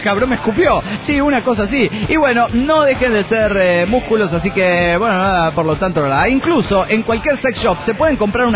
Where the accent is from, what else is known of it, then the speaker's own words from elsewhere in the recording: Santa Rosa, La Pampa, Argentina; de Santa Rosa, Argentina.